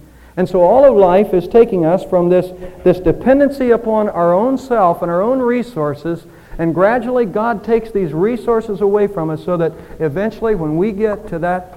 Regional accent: Texas, United States; I am a Texan and I like to fish and I like to play golf

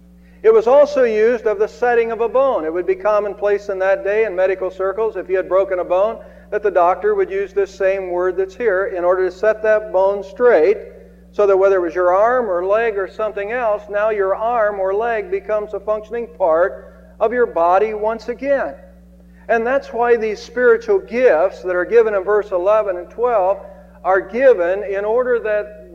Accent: United States; Now, I was raised in Amish country. I had some Amish friends before they built an Amish schoolhouse in our area.

